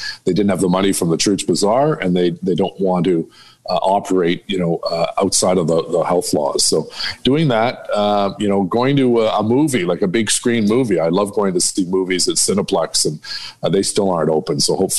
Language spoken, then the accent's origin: English; Quebec, Canada; because I grew up in the Laurentians in Quebec skiing